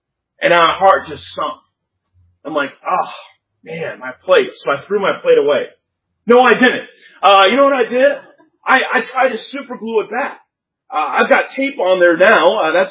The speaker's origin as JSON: {"language": "English", "region": "Kansas", "country": "United States", "tie": "born there"}